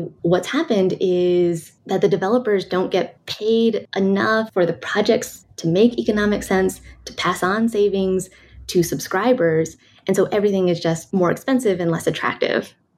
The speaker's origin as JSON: {"language": "English", "region": "California", "country": "United States", "said": "Yeah, California, man. So I'm from California and I am surprised"}